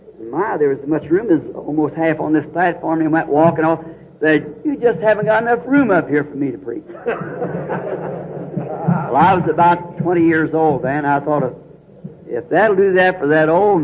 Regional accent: Ireland; Of course, being Irish, my people are Catholic.

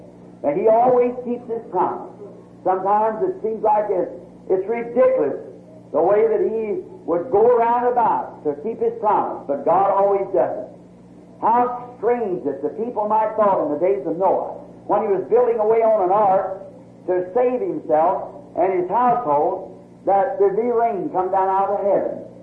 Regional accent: United States; I'm an American too. It's the loveliest land in the country.

